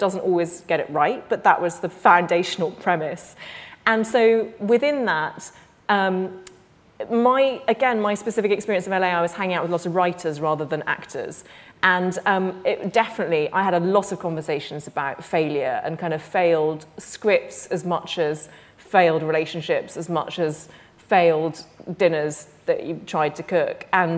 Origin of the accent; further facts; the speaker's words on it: London, United Kingdom; I am a Londoner, and it's such an incredible city, but in some respects, it's a hard city.